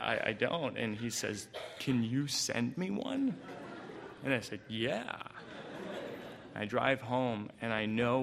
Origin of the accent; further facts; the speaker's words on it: New Jersey, United States; I'm from Jersey.